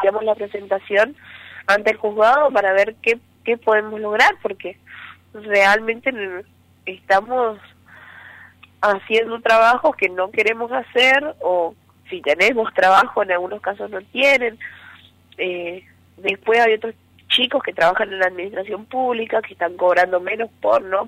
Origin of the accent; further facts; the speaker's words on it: Misiones, Argentina; yo soy de Misiones, me quiero matricular en Misiones